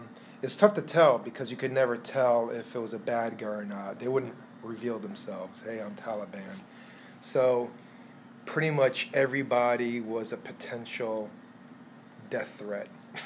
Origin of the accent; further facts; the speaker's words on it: Danbury, Connecticut, United States; also born or lived in New Brunswick, New Jersey; Danbury, Connecticut.